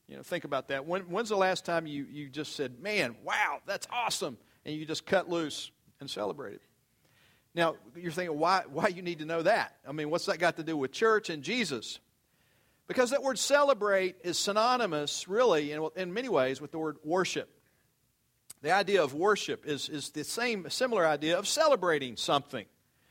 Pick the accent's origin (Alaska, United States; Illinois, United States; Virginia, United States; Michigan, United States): Virginia, United States; I'm from Virginia, and I grew up being a Hokie fan, Virginia Tech fan. But then I moved down here and sent all three of my children to ECU.